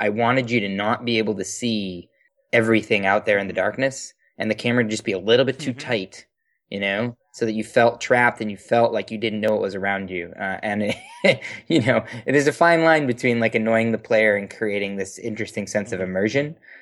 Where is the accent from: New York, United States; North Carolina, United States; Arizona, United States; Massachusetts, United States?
Massachusetts, United States; Boston; I am a New England Patriots fan because I am from Boston.